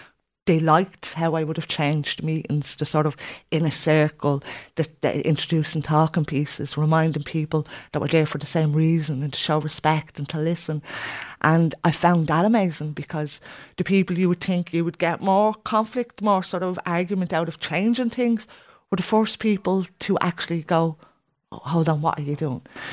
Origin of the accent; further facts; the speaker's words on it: Tallaght, Leinster, Ireland; it took away that I'm from Tallaght.